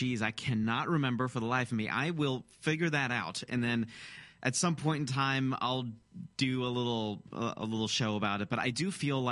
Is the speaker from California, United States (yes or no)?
no; Michigan, United States; Grand Rapids, state of Michigan, my home state.